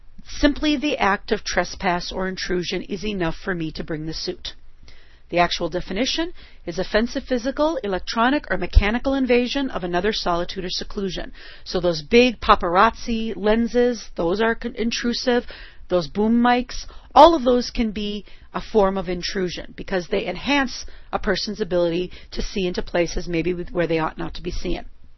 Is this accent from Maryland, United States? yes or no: no; Minnesota, United States; My home state of Minnesota recognized none of the privacy torts until the late 1990s.